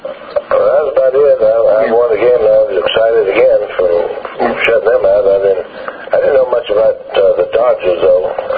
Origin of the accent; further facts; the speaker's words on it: Alabama, United States; I'm from Alabama. I've never been out of this state, and I didn't care about what other people did anyway.